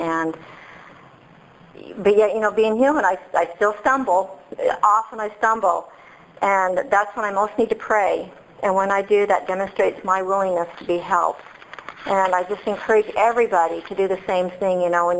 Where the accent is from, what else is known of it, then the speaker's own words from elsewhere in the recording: Utah, United States; I grew up in Utah. And so I lived in the mountains in the snow